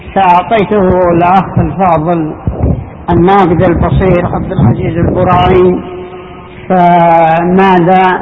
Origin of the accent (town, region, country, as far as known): Yemen